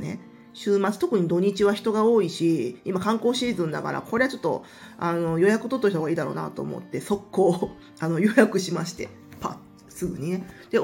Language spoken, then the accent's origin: Japanese; Kansai, Japan; 私は関西出身で、とはいえ私の家から京都ってめっちゃ遠くて、